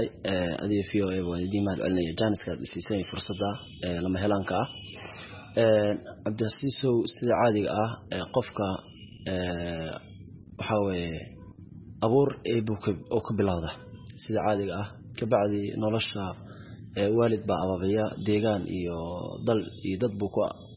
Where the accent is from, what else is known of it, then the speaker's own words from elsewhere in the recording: Mogadishu, Banaadir, Somalia; born there; waxaan ku dhashay shaqsiyan magaalada Muqdisho